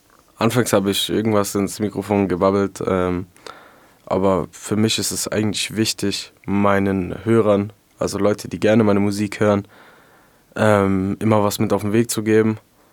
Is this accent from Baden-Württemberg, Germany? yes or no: yes; Schwäbisch Hall, Baden-Württemberg, Germany; wir sind aus Schwäbisch Hall und ich freue mich heute hier zu sein.